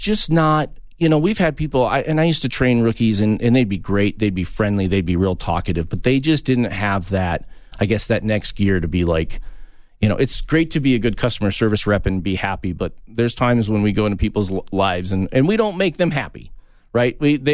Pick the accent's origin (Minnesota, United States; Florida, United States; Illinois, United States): Minnesota, United States; Minneapolis; I came from Minneapolis.